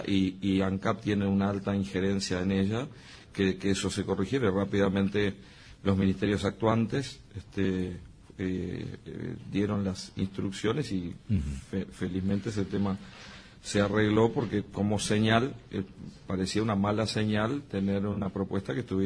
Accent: Montevideo, Uruguay; moved away as an adult; also born or lived in Bella Unión; now in Salto, Uruguay; yo soy de Montevideo, pero me fui a trabajar allá, llegué a mi familia, mis hijos se educaron en Bella Unión, los dos menores nacieron en Bella Unión, y después nos fuimos a Salto

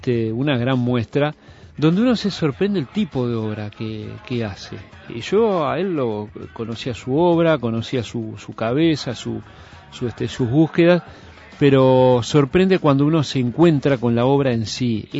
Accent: Uruguay; nosotros como uruguayos

